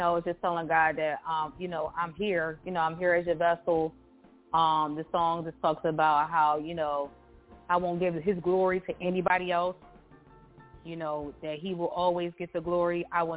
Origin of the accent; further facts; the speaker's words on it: New Jersey, United States; now in Baltimore, United States; because I'm originally from Jersey. I'm not a original Baltimorean.